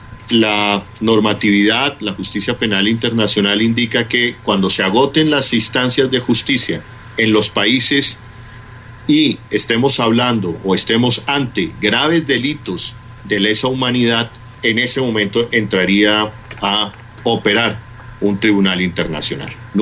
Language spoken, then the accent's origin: Spanish; Colombia; como colombiano que ha recorrido el mundo, que ha visto la situación de decenas de compatriotas en diferentes partes del mundo